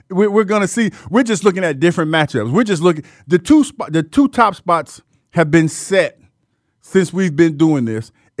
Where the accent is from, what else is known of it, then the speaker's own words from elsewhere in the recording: Ohio, United States; I'm from Ohio. That I grew up watching Big Ten.